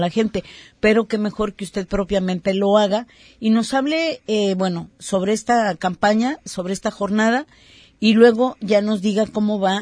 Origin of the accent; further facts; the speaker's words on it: Mexico; nosotros como mexicanos